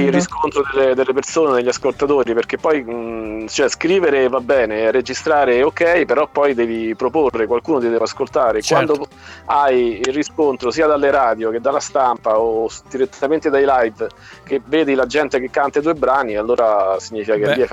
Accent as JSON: {"language": "Italian", "town": "Rome", "region": "Lazio", "country": "Italy", "said": "Io sono di Roma."}